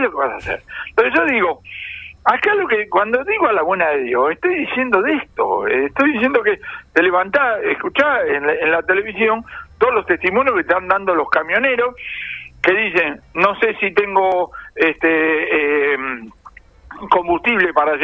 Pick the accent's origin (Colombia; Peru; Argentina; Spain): Argentina; con la experiencia inflacionaria que tenemos los argentinos